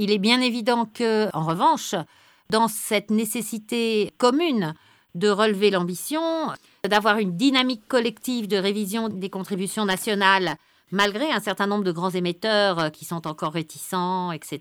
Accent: France; Et donc, en tant que française et francophone, je pense que l'esprit de Paris a tout bénéfice à pouvoir aussi discuter en français.

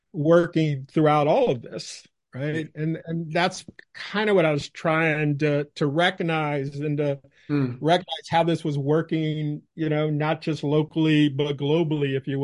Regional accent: the South, United States; accent: Southern; Well, we'll have to decide whether your listeners think that my Southern accent is coming through.

